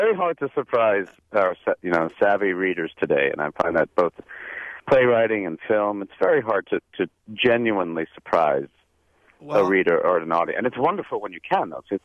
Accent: New York, United States; I'm from New York originally

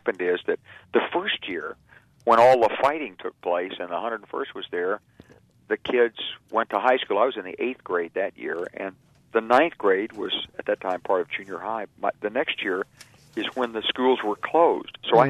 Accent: the South, United States; as I learned growing up in the South

